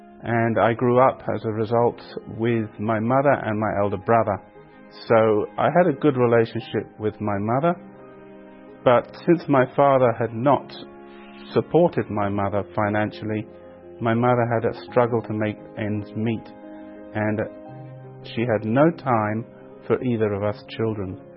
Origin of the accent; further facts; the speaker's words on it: England, United Kingdom; born there; I was born in England to Catholic parents.